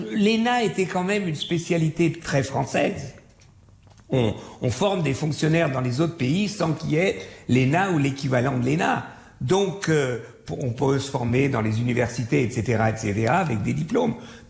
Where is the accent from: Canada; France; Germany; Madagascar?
Germany; Écoutez, vous savez que je suis allemand.